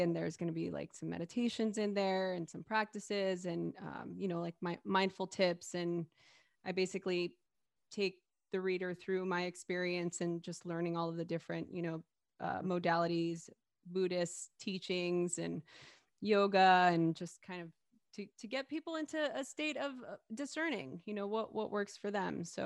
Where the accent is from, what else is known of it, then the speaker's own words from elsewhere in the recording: Los Angeles, California, United States; nobody wants to know about growing up in East LA.